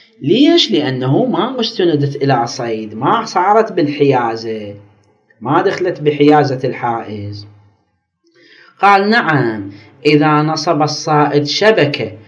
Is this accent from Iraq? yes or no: yes; Nasiriyah, Dhi Qar, Iraq; حتى في البصرة عندنا في الناصرية بالأهوار